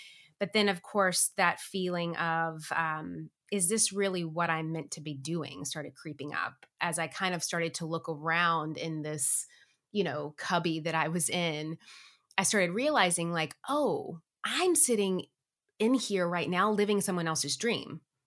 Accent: Tennessee, United States; now in Los Angeles, United States; I grew up in Tennessee. I was one of four children. My dad is one of eight. My mom is one of five. So massively large family, very traditional family.

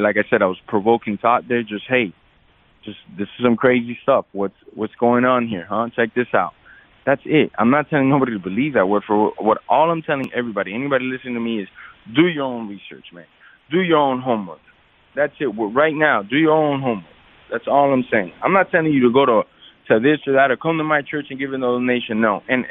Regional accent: Miami, Florida, United States; I'm a Latin person. You know, I'm a minority in this country. Growing up in Miami, I wasn't maybe the biggest minority

